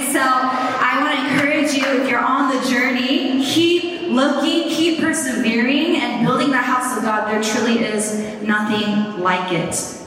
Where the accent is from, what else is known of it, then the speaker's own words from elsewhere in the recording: Mountain View, California, United States; I am from the Bay Area, Mountain View. We got someone from Mountain View? Let's go! Awesome! Okay, well, I'm a Bay Area native, born and raised in the Bay.